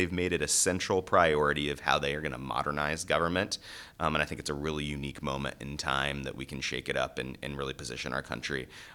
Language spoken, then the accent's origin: English; Midwest, United States; I'm from the Midwest originally